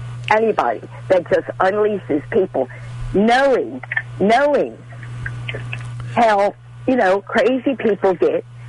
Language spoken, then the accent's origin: English; Baltimore, Maryland, United States; I grew up in Baltimore City. You know, it was dope there.